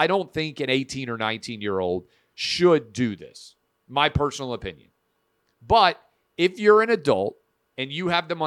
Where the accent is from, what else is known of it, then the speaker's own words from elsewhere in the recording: Tennessee, United States; in my home state of Tennessee